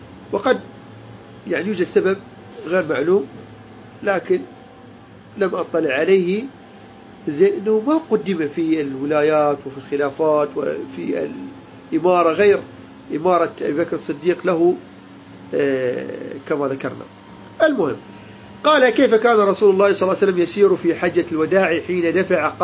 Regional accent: Iraq; accent: Iraqi; نحن اللهجة العراقية طبعا فيها من الفصحى الشيء الكثير جدا

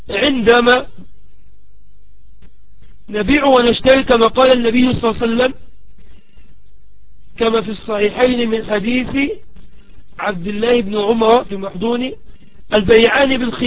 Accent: Egypt; كما نقول يعني أما أعرف عندنا في مصر نقول عاجله وآجله مثلا

